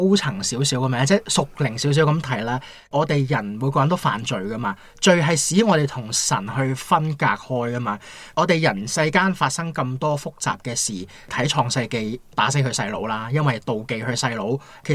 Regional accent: China; 我哋中國人古時嘅智慧都咁講啦

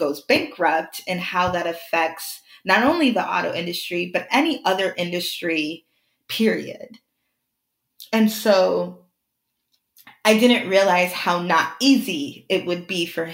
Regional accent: Troy, Michigan, United States; I grew up in Troy, Michigan. And so the location matters because I will admit that Troy, Michigan is a very affluent city.

